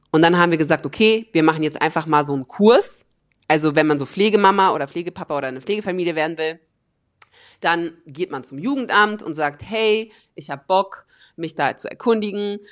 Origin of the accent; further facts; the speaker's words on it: North Rhine-Westphalia, Germany; Wir sind so richtige Landeier geworden und wohnen jetzt so auf dem Dorf. Ich bin eigentlich ein Ruhrpott-Kind, ich komme eigentlich richtig aus dem Ghetto